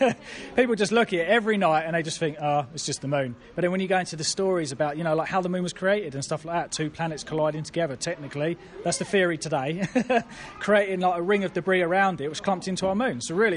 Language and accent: English; Milton Keynes, South East England, United Kingdom; because I'm from Milton Keynes